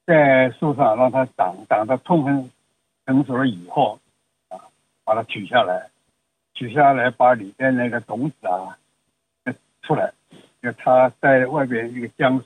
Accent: China; 我们中国人最后是自己留种啊

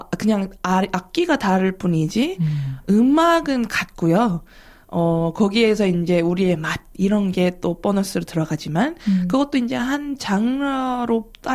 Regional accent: South Korea

